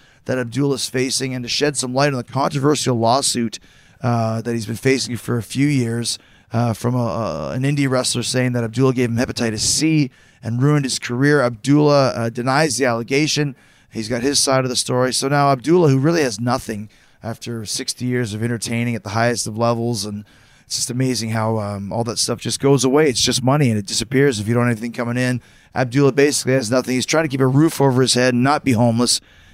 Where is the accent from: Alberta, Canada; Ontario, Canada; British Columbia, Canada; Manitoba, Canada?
Manitoba, Canada; Winnipeg; I grew up in Winnipeg.